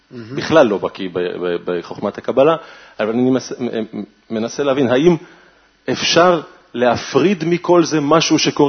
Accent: Nof HaGalil, Northern District, Israel; אני גם מנצרת עילית

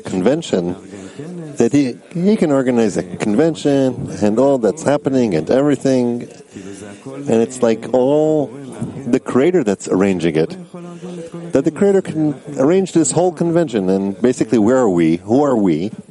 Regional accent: Petah Tikva, Central District, Israel; from Petah Tikva

